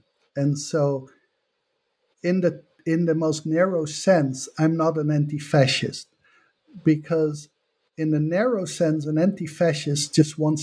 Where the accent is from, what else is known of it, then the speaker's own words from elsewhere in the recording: Netherlands; I come from the Netherlands, which is nowhere near as emancipated as it thinks it is.